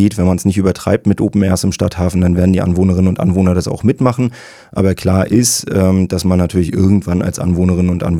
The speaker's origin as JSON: {"language": "German", "town": "Rostock", "region": "Mecklenburg-Vorpommern", "country": "Germany", "said": "Ich bin als Rostocker Jung total interessiert daran, dass möglichst viele Leute in der Lage sind, platt zu schnacken."}